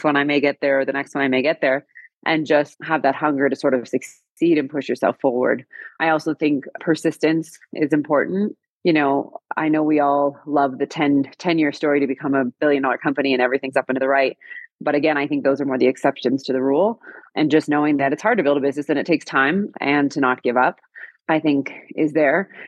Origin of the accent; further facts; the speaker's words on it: California, United States; Well, I grew up in California, which is probably how I ended up in tech companies.